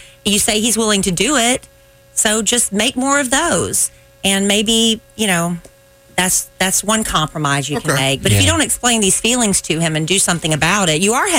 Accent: South Carolina, United States; A friend of mine's son that I grew up with in South Carolina

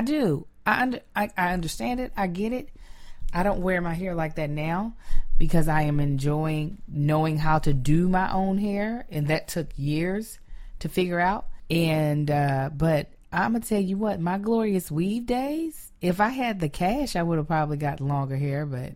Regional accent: Kentucky, United States; especially I felt like growing up in Kentucky, black dudes had a preference to girls who had the hair like somebody that might be biracial.

